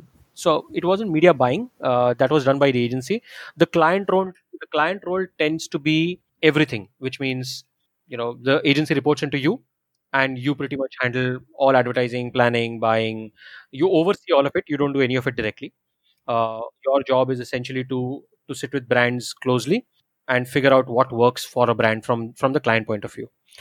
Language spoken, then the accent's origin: English; Mumbai, Maharashtra, India; now in Gurgaon, India; Both of us, me and my wife, we're from Bombay. Didn't know anybody in Gurgaon.